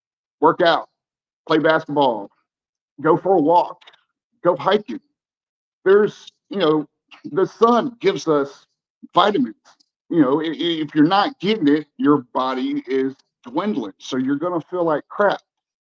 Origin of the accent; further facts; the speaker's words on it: the Carolinas, United States; accent: southern drawl; So I'm from the Carolinas. My accent used to be very, very, very thick.